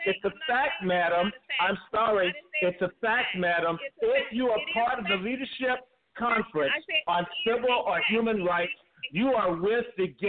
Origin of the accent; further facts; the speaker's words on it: United States; they couldn't believe, because I was from Washington, that I knew.